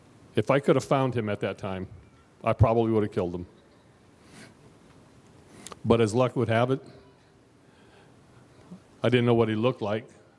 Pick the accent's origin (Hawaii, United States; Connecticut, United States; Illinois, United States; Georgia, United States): Hawaii, United States; I grew up here in Hawaii. I love the water.